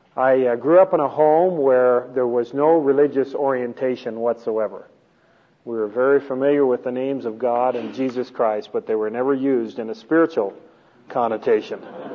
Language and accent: English; Canada; I was born and raised in Canada. My wife and I grew up about six blocks apart.